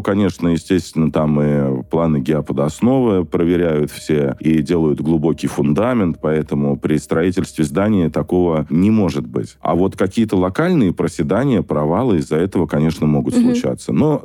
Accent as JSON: {"language": "Russian", "region": "Moscow", "country": "Russia", "said": "Мы, москвичи, должны купаться в нашей главной столичной водной артерии в Москве."}